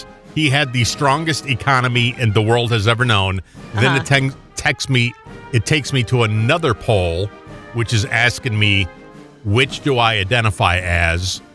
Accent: United States; and I'm an American, by the way.

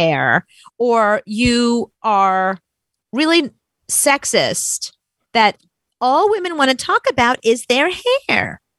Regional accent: Brooklyn, New York, United States; I mean, technically I grew up in Brooklyn, but fine.

